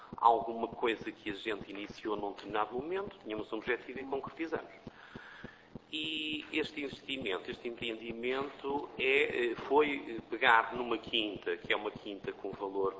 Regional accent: Vila Flor, Bragança, Portugal; sou natural de Vila Flor, tenho 50 anos

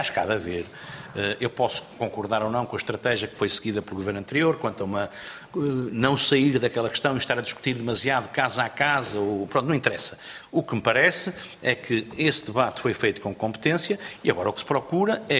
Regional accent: Porto, Norte, Portugal; accent: Porto; mas o meu sotaque do Porto pode ter impedido a devida compreensão

